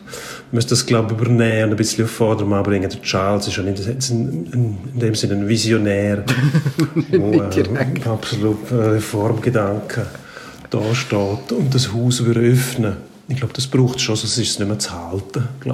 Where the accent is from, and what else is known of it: Switzerland